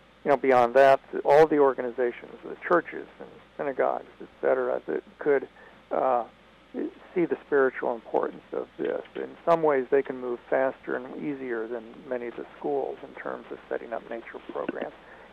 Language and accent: English; Kansas City, Missouri, United States; And I grew up in Kansas, Missouri.